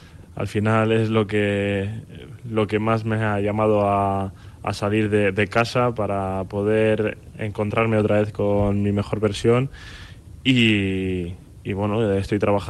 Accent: Bilbao, Basque Country, Spain; vengo de Bilbao y llevo toda la vida ahí.

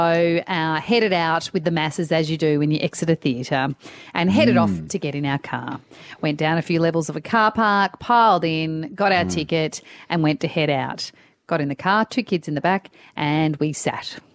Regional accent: Perth, Western Australia, Australia; I grew up in Perth

